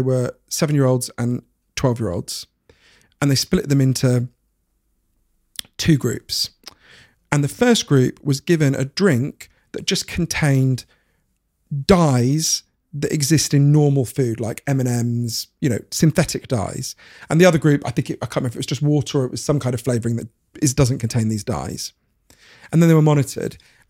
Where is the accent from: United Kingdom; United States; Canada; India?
United Kingdom; Edgware, London; I grew up in Edgware, right?